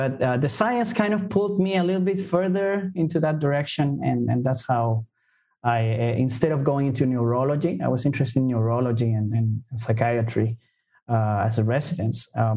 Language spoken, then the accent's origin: English; Santiago, Santiago Metropolitan Region, Chile; in Santiago, in Chile, which is my home country.